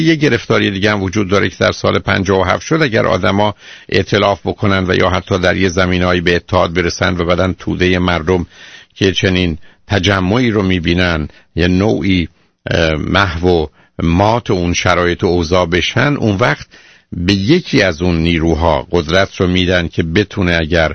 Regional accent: Iran

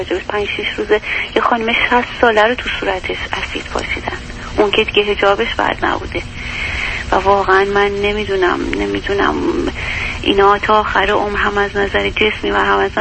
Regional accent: Isfahan, Iran; خودم یه اصفهانی هستم

